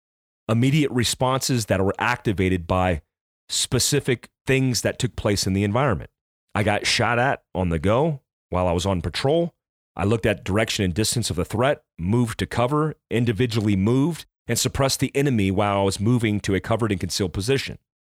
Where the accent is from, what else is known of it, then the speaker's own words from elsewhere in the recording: South Daytona, Florida, United States; When I was growing up in South Daytona Elementary School, we had firefighters and first responders that would come in and give us blocks of instruction.